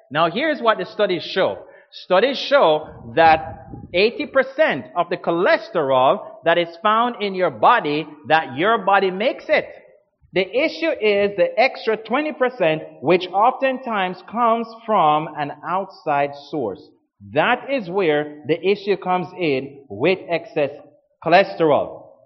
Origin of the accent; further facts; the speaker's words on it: Ontario, Canada; You see, I'm from Ontario, okay? And I'm just visiting the Maritimes, and this is my first time visiting here.